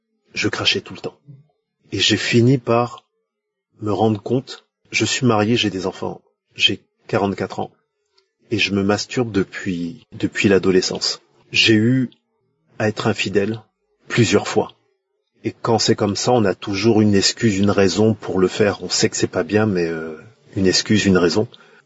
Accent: Benin; now in France; Je suis béninois vivant en France

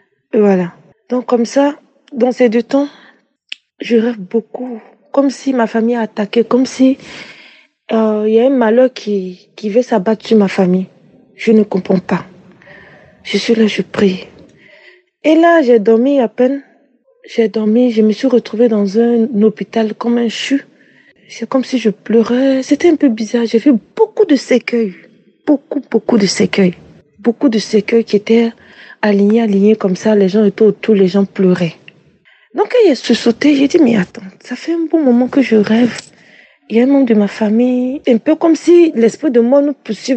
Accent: Côte d’Ivoire; moi je suis de la Côte d'Ivoire

